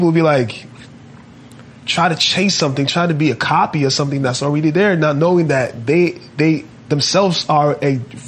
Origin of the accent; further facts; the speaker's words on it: Oslo, Norway; English is a second language; And also just us being Norwegians, you know? Born and raised in Oslo, Norway, having that Scandinavian view of the world.